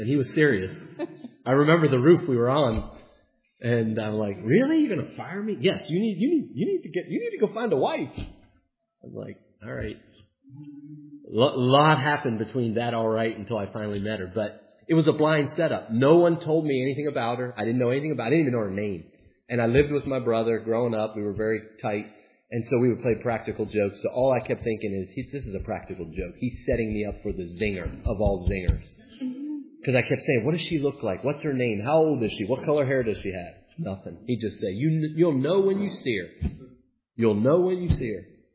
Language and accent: English; West Virginia, United States; I'm from West Virginia, she's from Maryland, she's from Glen Burnie, she's a homegirl.